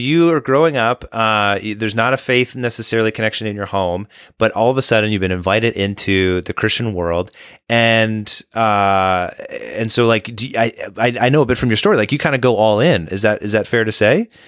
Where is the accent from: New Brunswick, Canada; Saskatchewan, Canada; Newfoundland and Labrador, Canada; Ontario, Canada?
Saskatchewan, Canada; Saskatoon; So Tyler's a youth worker friend of mine. I'm from Saskatoon.